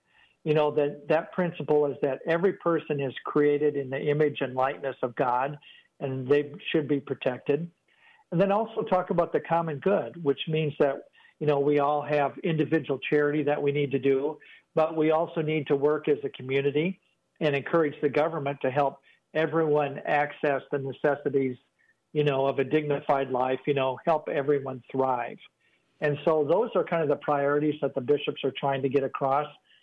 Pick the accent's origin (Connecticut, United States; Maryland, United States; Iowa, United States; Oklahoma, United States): Iowa, United States; You know, I grew up in Northwest Iowa and participated at St. Mary's in Spirit Lake and went to the high school and school there.